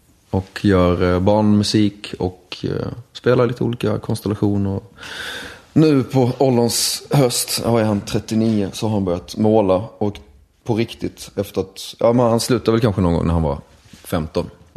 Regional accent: Malmö, Skåne, Sweden; Jag har faktiskt varit hemma i Malmö i helgen och hälsat på.

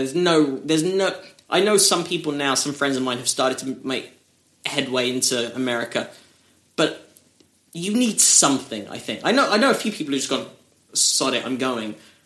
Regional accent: United Kingdom; when I walk on stage as a Brit, they make assumptions about me

